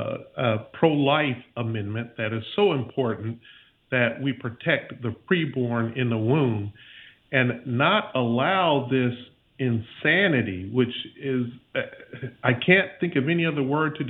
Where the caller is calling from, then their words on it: Pensacola, Florida, United States; I'm calling from Pensacola, Florida.